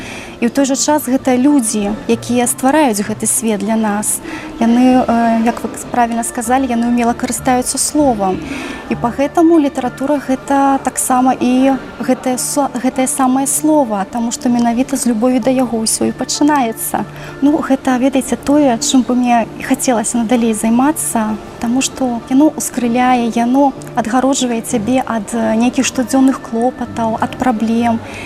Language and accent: Belarusian; Byaroza, Brest Region, Belarus; не абмінуць і мой родны горад Бярозу, таму што таксама ёсць што паглядзець.